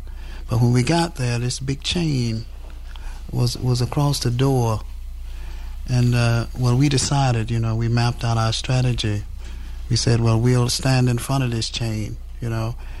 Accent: Knoxville, Tennessee, United States; I'm from Knoxville, Tennessee, and I'm a field secretary for the Student Nonviolent Coordinating Committee.

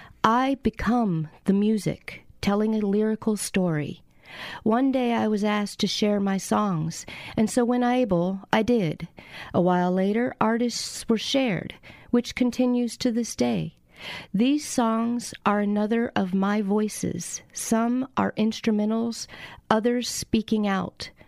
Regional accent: Shreveport, Louisiana, United States; born there; Well, I was born in Shreveport, Louisiana. I've lived all over the U.S.

